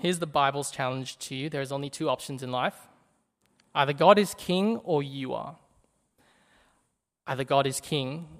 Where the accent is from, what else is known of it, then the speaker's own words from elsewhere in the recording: Australia; Because we're Australian, because we're cynical